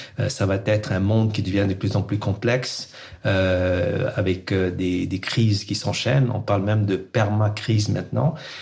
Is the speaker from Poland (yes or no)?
no; Pondicherry, Puducherry, India; moved away as an adult; also born or lived in United States; now in France; En ce moment, j'habite en France, mais je suis né et j'ai grandi à Pondichéry, une ancienne colonie française dans le sud de l'Inde. Et je suis venu faire mes études supérieures en France entre 1989 et 95. Et ensuite, j'ai immigré aux États-Unis où j'ai vécu 22 ans.